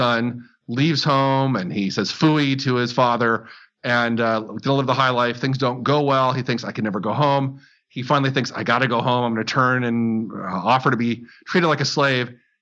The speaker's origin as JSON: {"language": "English", "town": "San Diego", "region": "California", "country": "United States", "tie": "born or raised there", "said": "I'm not a hockey fan because I grew up in San Diego."}